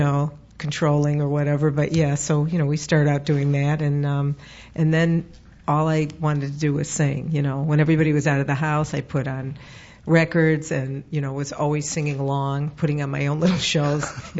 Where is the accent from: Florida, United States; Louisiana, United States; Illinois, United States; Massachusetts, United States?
Illinois, United States; Glencoe; I grew up in Glencoe, Illinois, but Chicago.